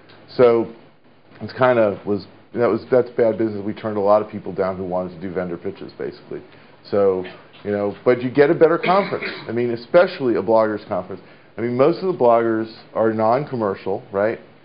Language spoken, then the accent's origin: English; New York, United States; And I'm from New York, and I'm a Mets fan, and if you don't like it, you know, whatever.